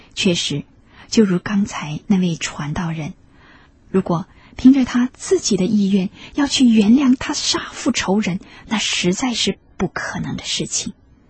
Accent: China; 对我们中国人来说，国仇家恨必要铭记在心

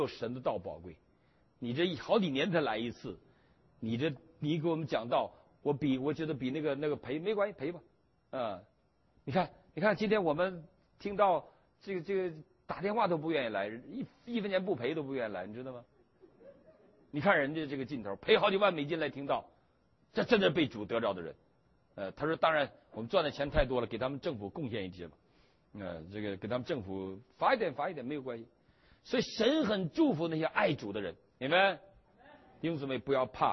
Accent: Northeast China, China; 他说你哪儿人啊？我说我东北人呢

